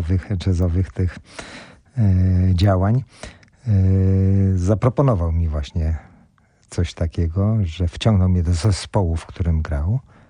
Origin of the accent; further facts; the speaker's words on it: Gdańsk, Pomeranian Voivodeship, Poland; moved away as an adult; now in Warsaw, Poland; jak się nie dostałem na studia, że wyjechałem z Gdańska do Warszawy.